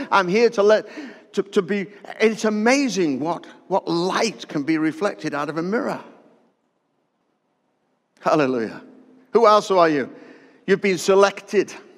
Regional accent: Stoke-on-Trent, West Midlands, United Kingdom; You know, I come from Stoke-on-Trent. That's where I hail from originally, and it's called the Potteries.

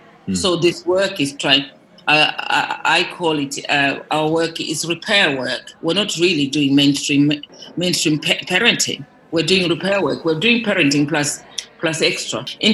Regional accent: Zimbabwe; If you were with me in Zimbabwe, I'm originally from Zimbabwe. I lived in a village school with my parents who were teachers.

